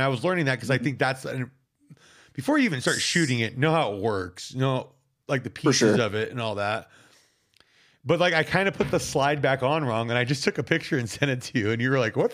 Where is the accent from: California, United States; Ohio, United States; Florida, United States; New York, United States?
California, United States; like I'm from California originally